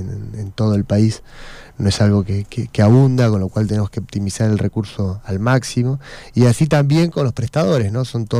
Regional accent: Argentina

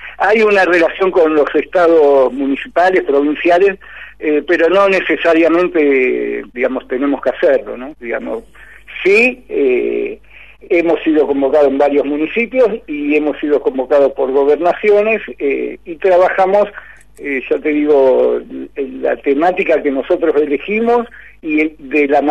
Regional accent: Buenos Aires, Argentina; Imagínate también de que mayoritariamente somos de Buenos Aires

